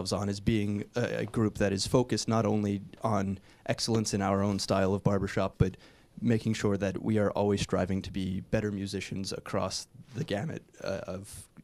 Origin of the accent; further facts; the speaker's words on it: Bethel Park, Pennsylvania, United States; now in Dormont, United States; I'm born and raised in Bethel Park, now live in Dormont. 26 years old, graduated from Washington and Jefferson College with degrees in German and music, and nowadays I'm an accountant.